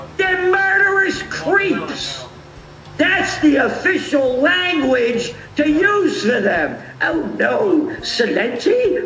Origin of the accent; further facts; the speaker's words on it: United States; It is not my war. I am an American. I believe in George Washington, you little lowlives.